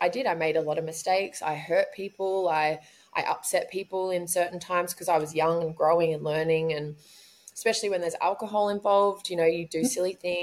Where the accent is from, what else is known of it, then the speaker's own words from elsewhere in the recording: Australia; especially being an Australian